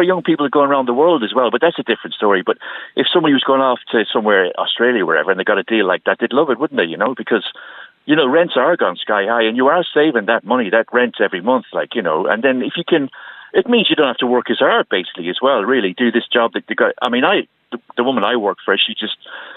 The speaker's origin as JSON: {"language": "English", "town": "Roscommon", "region": "Connacht", "country": "Ireland", "said": "I was 28 or something. It was a buzz, you know. I'm from Roscommon originally"}